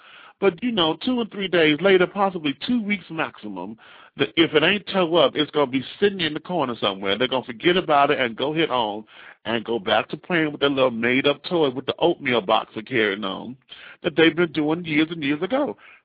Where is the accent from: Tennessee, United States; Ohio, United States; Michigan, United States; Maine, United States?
Michigan, United States; Detroit; mind you, I'm from Detroit, and being back home, anybody who knows, you know, the Midwest and knows about snow and coldness and carrying on, Michigan is one of the worst.